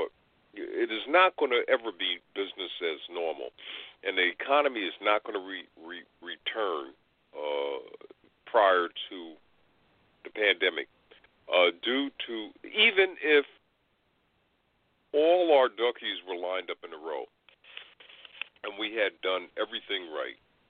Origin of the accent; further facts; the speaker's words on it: New York, United States; now in Maryland, United States; they are emblematic of the ones I grew up with on Long Island.